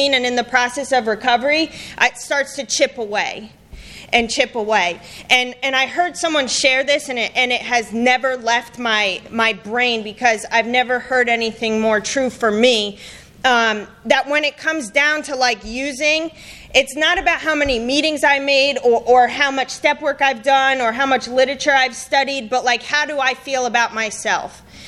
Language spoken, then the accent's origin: English; Rhode Island, United States; moved away as an adult; now in Texas, United States; I'm not from here. I'm from Rhode Island. And I got shipped down to Texas to a treatment center, and 7 years later, I'm still here.